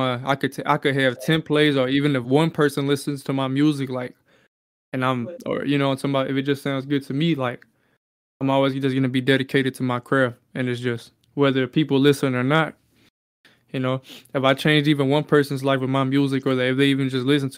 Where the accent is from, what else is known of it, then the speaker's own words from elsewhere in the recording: Hemet, California, United States; I'm from Southern California. I'm originally from this little place called Hemet, California.